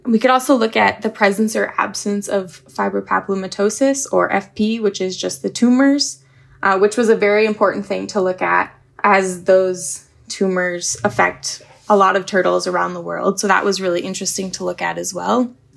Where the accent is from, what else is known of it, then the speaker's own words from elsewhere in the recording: South Dakota, United States; I grew up in South Dakota, so I didn't really, prior to going to UH Hilo, didn't have a lot of turtle experience.